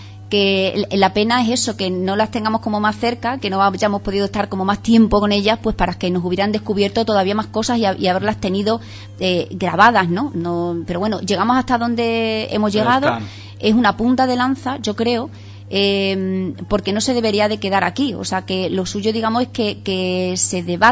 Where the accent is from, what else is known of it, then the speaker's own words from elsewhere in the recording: Guareña, Extremadura, Spain; que yo soy también de Guareña